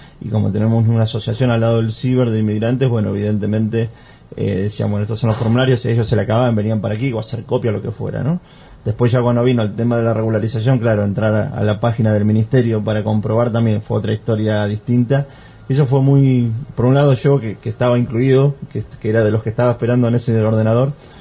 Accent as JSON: {"language": "Spanish", "country": "Argentina", "said": "mi inglés es totalmente limitado, siempre digo que apenas soy argentino, no sé si todavía aprendí el español, el argentino es lo único que domino."}